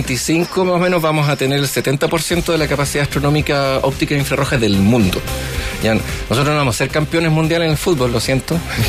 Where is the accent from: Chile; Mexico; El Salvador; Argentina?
Chile; De hecho, yo soy chileno.